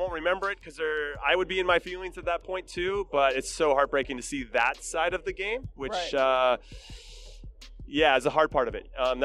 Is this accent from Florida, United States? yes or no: no; Temple City, California, United States; I am from Temple City, California.